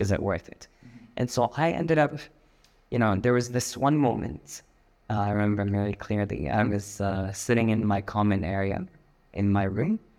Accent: Saudi Arabia; I'm Palestinian Jordanian, but I grew up in Saudi Arabia my whole life.

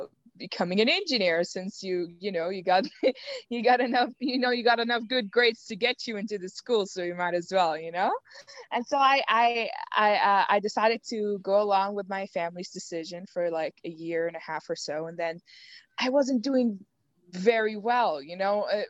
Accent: Riyadh, Riyadh Province, Saudi Arabia; also born or lived in Kuwait; now in Sharjah, United Arab Emirates; So I'm actually Egyptian. I was born in Kuwait, raised in Saudi, Riyadh to be very specific. And then I moved to Sharjah, UAE. Growing up in Riyadh was such a such a humbling experience, honestly, because it's a very communal country

